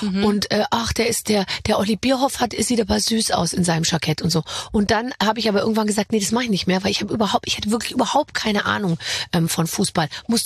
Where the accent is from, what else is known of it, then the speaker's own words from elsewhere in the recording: Munich, Bavaria, Germany; ich bin ja auch aus München. Das ist mir jetzt natürlich nicht fremd. Meine ganze Familie ist auch FC Bayern-Fan.